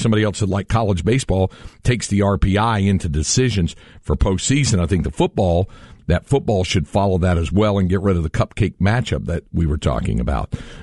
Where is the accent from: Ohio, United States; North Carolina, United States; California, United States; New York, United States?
North Carolina, United States; when I grew up in North Carolina, if the Tar Heels went 10-1 and went to the Peach Bowl or the Liberty Bowl, that was a cool deal.